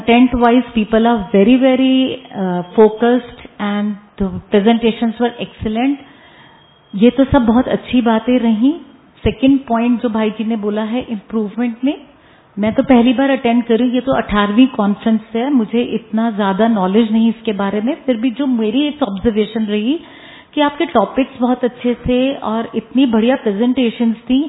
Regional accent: Delhi, India; मैं दिल्ली से हूँ, द्वारका सेक्टर 7 से

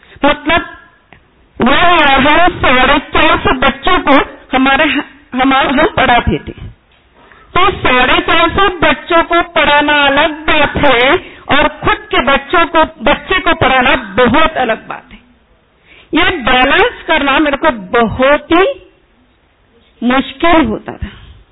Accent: India; first language Marathi; Hindi is a second language; मेरी लैंग्वेज मराठी

